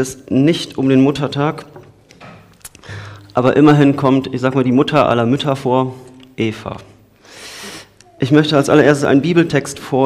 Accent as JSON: {"language": "German", "town": "Cologne", "region": "North Rhine-Westphalia", "country": "Germany", "said": "ich komme aus Köln, in Köln findet man diese Ruhe nicht."}